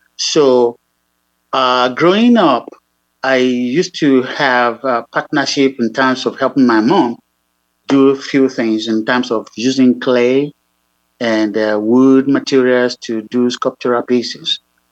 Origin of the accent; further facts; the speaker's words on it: Okeho, Oyo, Nigeria; I'm from Nigeria, which is West Africa. It is the southwest of Nigeria. It's a very little town called Okeho. It's in the province of the old western region. Of course, now it's called Oyo State. So I'm from the southwest of Nigeria. I grew up in Okeho.